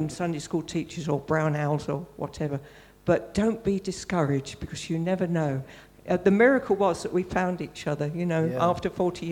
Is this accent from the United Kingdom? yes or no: yes; Kingston upon Thames, London, United Kingdom; I grew up in Kingston on Thames.